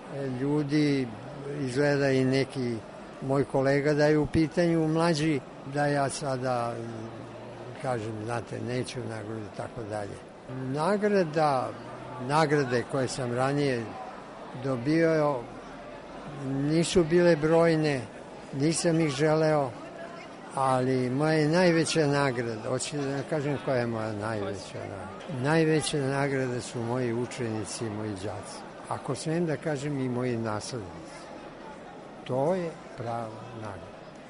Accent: Belgrade, Serbia; Ja sam rođen u Beogradu, tu sam porastao, učio školu, ceo radni vek proveo ovde.

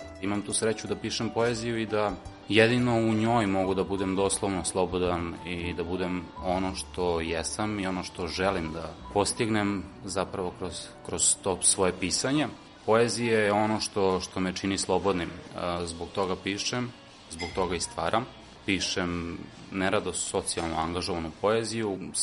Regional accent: Pirot, Pirot District, Serbia; dolazim iz Pirota.

